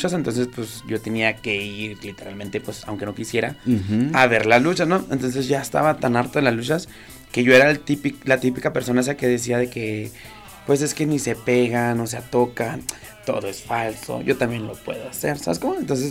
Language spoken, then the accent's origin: Spanish; Ciudad Juárez, Chihuahua, Mexico; now in Torreón, Mexico; Pues como que no soy de Torreón, soy de Ciudad Juárez.